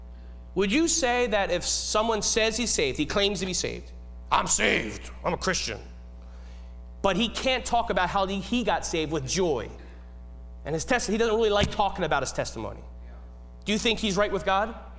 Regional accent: United States; I know you. I'm one of you. I'm an American.

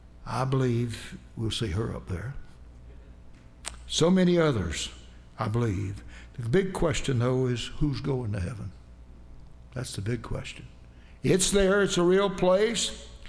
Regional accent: the South, United States; I hate to say that because I'm a Southerner.

